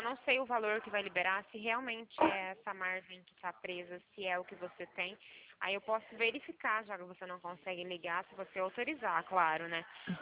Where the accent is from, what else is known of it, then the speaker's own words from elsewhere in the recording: Pirassununga, São Paulo, Brazil; na verdade eu sou de Pirassununga, né?